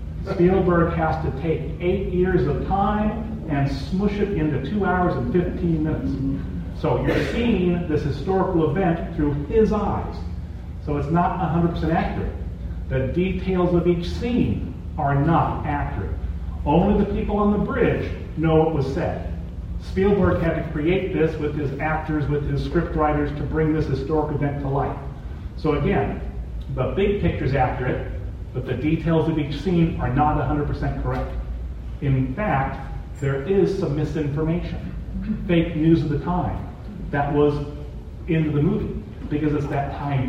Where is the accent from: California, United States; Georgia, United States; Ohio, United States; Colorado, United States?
California, United States; So when I am growing up in Southern California, I'm aware that my father was shot down, imprisoned, and exchanged.